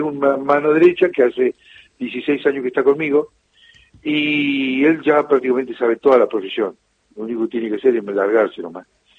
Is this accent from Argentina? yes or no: yes; Argentina; Pero como buen futbolero esperamos que sea campeón mundial, ¿no?, como argentino.